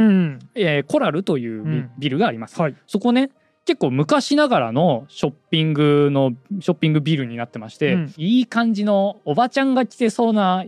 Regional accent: Mitaka, Tokyo, Japan; 私生まれも育ちも三鷹でございまして

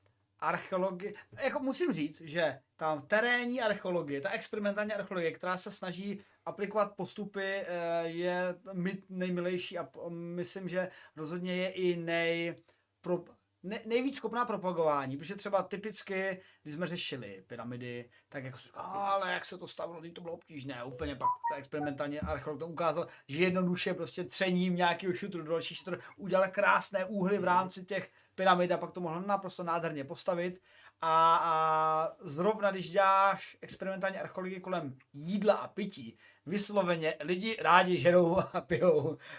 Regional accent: Slovácko, Czechia; já jsem ze Slovácka, a tam od nás u Hrdko Rodiška

